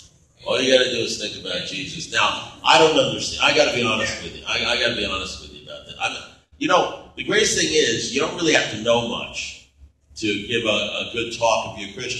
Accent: Detroit, Michigan, United States; I said, I came from Detroit, you know.

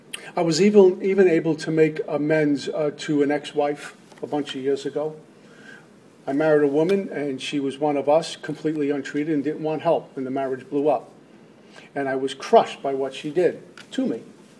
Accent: Brooklyn, New York, United States; I'm schmuck kid from Brooklyn with 25 years sober.

